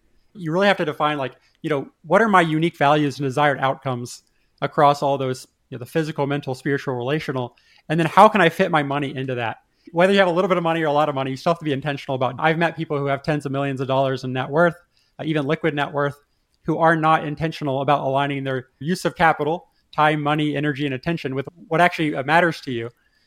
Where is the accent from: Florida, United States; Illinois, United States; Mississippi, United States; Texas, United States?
Texas, United States; I live down in Texas. Yeehaw. I grew up in Texas in a family of engineers.